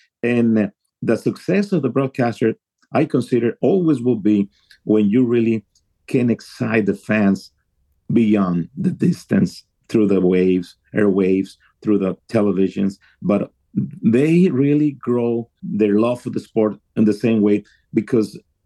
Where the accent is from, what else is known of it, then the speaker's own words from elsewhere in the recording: Tijuana, Baja California, Mexico; I grew up in Tijuana following baseball in the and the U.S. sports teams locally from San Diego, always connected to the Padres baseball. I grew up in the 70s.